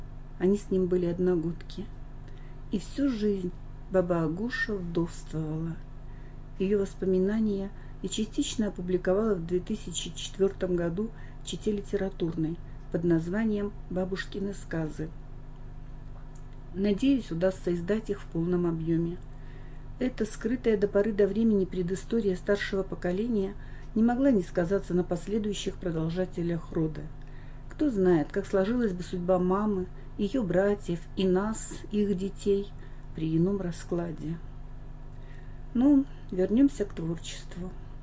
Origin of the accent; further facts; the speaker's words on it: Zabaykalsky Krai, Russia; Я коренная забайкалка. Родилась в середине прошлого века в небольшом пристанционном поселке на Манжурке. Воспитывалась в многодетной семье.